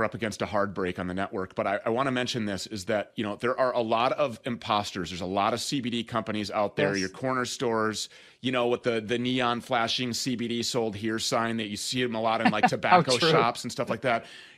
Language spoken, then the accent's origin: English; Minnesota, United States; The hemp is grown right here in my home state of Minnesota.